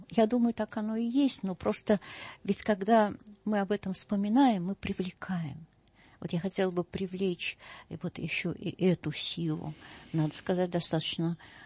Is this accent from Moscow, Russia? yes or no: yes; Moscow, Russia; мы, москвичи